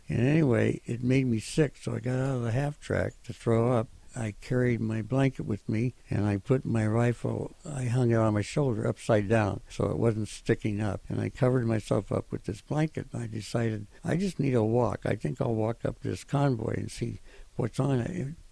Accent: Iowa, United States

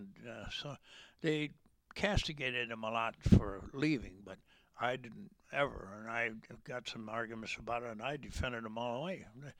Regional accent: Peoria, Illinois, United States; born there; No, I was born in Peoria.

